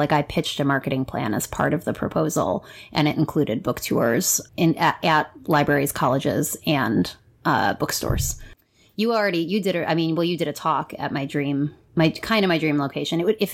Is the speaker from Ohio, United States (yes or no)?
yes; Cleveland, Ohio, United States; And I'm from Cleveland and my memoir is about, this first memoir anyway, is about my life in Ohio.